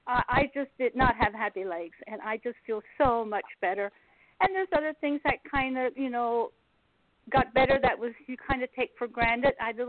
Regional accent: Pennsylvania, United States; I'm from Pennsylvania.

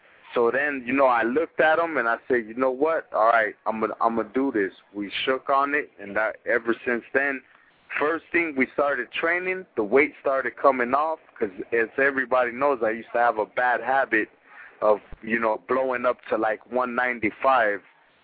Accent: Chicago, Illinois, United States; I'm from Chicago, and before I was living in Miami for 6 years, last time I lived in Miami, and, you know, things weren't going good, and I felt that, you know, I started boxing in Chicago.

